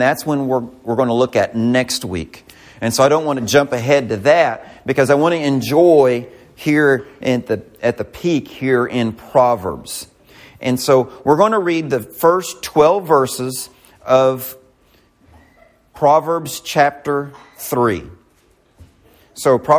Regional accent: Missouri, United States; I'm from Missouri. You have to show me.

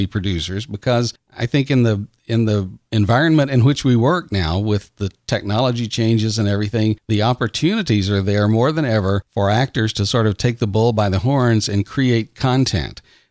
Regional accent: Beaumont, Texas, United States; And I too grew up near Houston in the Golden Triangle. I grew up in Beaumont.

